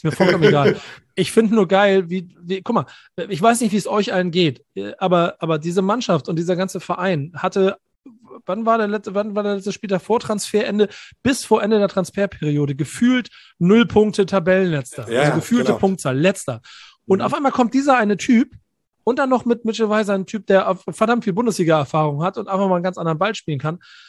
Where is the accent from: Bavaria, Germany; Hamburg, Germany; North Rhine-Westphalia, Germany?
Hamburg, Germany; born there; Ich bin ja gebürtiger Hamburger. Ich liebe diese Stadt, ist die schönste Stadt der Welt